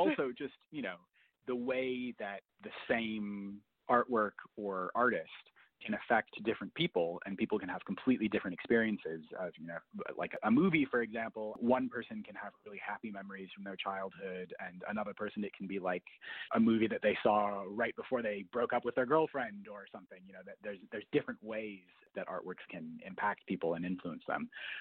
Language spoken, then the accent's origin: English; Minneapolis–Saint Paul, Minnesota, United States; I grew up in the Twin Cities, and my experience of … is, like, he is everywhere.